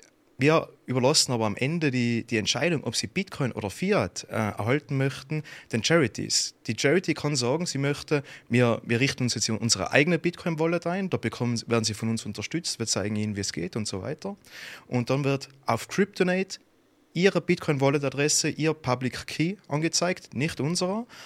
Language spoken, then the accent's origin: German; Vöcklabruck, Upper Austria, Austria; Aus Vöcklabruck.